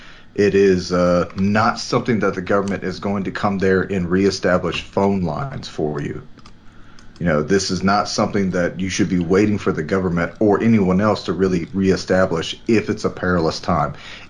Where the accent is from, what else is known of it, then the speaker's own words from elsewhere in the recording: Texas, United States; We've seen it, especially in my home state of Texas.